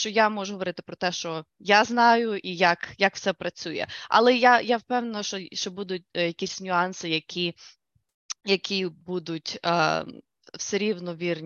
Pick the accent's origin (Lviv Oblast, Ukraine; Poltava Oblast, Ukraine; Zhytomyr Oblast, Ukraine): Lviv Oblast, Ukraine; Lviv; moved away as an adult; also born or lived in Prague; now in United States; Я народилася у Львові, я закінчила школу у Львові, і я вчилася декілька років в Празі, в Чехії, і після того я переїхала в Америку.